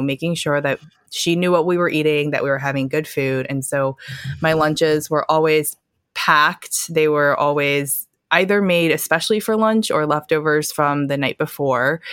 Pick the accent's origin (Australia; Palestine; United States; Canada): United States; North Carolina; You know, growing up in North Carolina in the 90s, kids don't know what, mm-hmm. you know, red braised pork is.